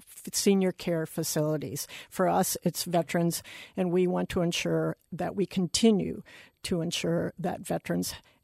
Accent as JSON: {"language": "English", "region": "Wisconsin", "country": "United States", "tie": "born or raised there", "said": "I grew up in Wisconsin and I chose to come back to Wisconsin."}